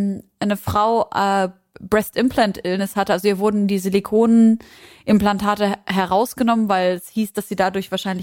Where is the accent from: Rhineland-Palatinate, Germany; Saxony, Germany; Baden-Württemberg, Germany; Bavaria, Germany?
Saxony, Germany; Leipzig; Josi und ich kommen aus der gleichen Stadt. Wir kommen beide aus Leipzig.